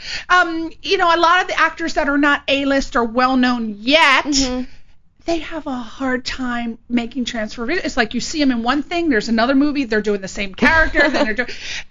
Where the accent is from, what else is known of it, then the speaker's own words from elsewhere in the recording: East Coast, United States; I'm from the East Coast